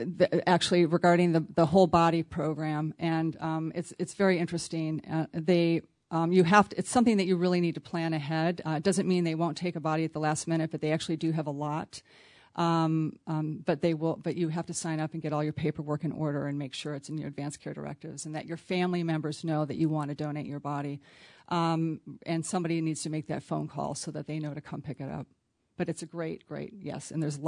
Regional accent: Midwest, United States; And I'm from the Midwest, but they're very progressive.

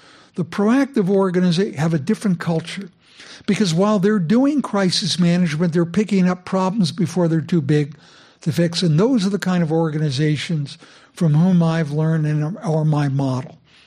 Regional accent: San Francisco, California, United States; I was born and raised in San Francisco, grew up in a chronically poor family.

